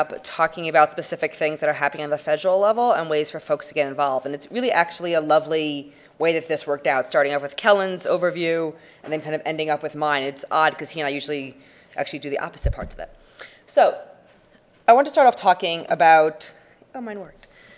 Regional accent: New Jersey, United States; So pizza, because I'm from New Jersey

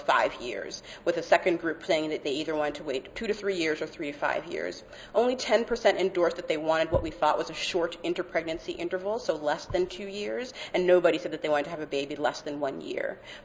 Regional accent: New York, United States; I'm from New York, so bagels and BIALIs are very close to my heart, so that's what I knew.

